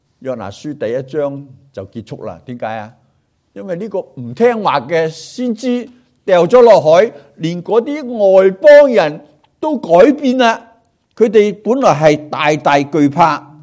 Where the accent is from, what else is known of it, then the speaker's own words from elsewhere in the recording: Hong Kong; 我是香港来的基督徒，我们香港的基督徒服侍主要讲效率